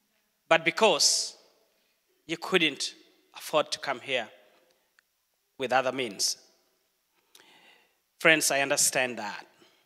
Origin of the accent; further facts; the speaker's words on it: Uganda; now in Canada; I'm not a typical Canadian. I'm an immigrant, okay? I am an immigrant. I come from Uganda.